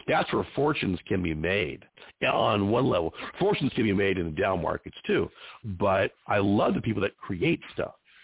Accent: Sacramento, California, United States; also born or lived in Anaheim / Las Vegas / Tampa / Dallas; I was raised out west in California, in Sacramento. We lived in Anaheim, in Las Vegas, and we went to Tampa, in Dallas.

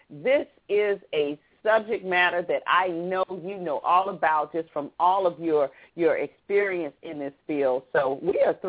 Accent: Southern United States, United States; You know, I'm a country girl. I'm from the South, and we say, where are your people from?

